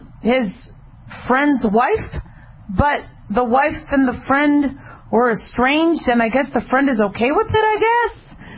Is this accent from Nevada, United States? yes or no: yes; Las Vegas, Nevada, United States; I do like to follow what happens in my hometown, Las Vegas.